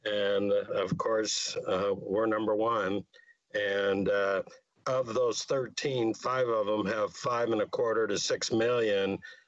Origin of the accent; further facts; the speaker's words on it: Nyssa, Oregon, United States; I'm a fifth generation farmer, and I was born in Ontario, Oregon, and I've lived my whole life in Nessa, Malheur County, Oregon.